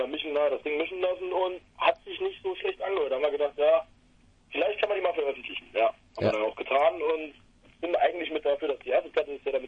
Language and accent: German; Siegen, North Rhine-Westphalia, Germany; Ich komme aus Siegen, mittlerweile wieder.